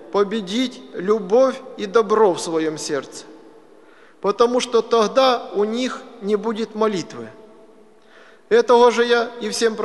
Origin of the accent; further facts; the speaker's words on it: Novorussky, Rostov Oblast, Russia; Донской казак. Хутор Новорусский, откуда я родом, находился на земле войска Донского. Тогда это была одна земля, русская, а теперь моя родина оказалась почти на границе.